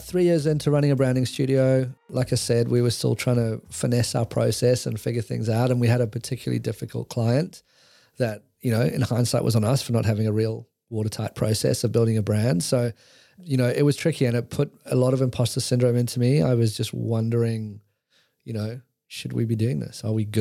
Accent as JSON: {"language": "English", "region": "London", "country": "United Kingdom", "tie": "born or raised there", "said": "this was growing up in London and as a young 20-year-old, you know, for the most part, it was fine."}